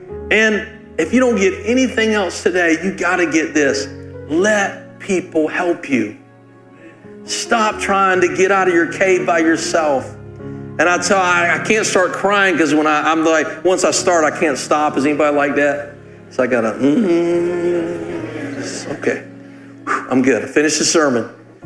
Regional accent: Rocky Mount, North Carolina, United States; we ended up going back to my hometown and never thought I'd live there again. Always want to live in a large city. And Rocky Mount is not a small city, but it's a mid-sized city.

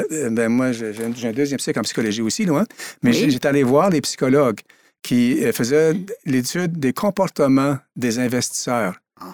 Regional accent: Ontario, Canada; Moi, je suis natif de l'Ontario

